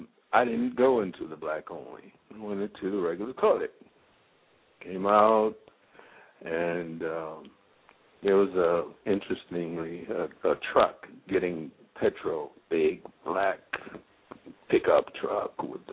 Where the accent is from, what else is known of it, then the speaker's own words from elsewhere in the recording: Harlem, New York, United States; moved away as an adult; And I'm fresh out of America, born and raised in Harlem.